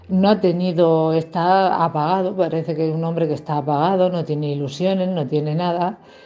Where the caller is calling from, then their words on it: Cartagena, Region of Murcia, Spain; de Cartagena.